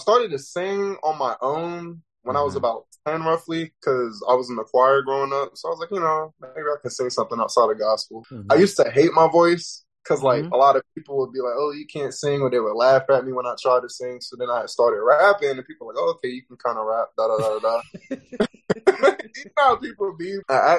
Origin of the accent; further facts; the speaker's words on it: Elizabeth City, North Carolina, United States; now in Virginia, United States; I'm coming from Elizabeth City, North Carolina. Currently live in Virginia, but I go back to home every once in a while.